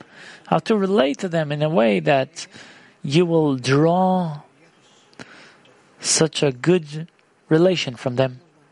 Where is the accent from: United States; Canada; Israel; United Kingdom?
Israel; Ramat Gan, Tel Aviv District; I'm from Ramat Gan.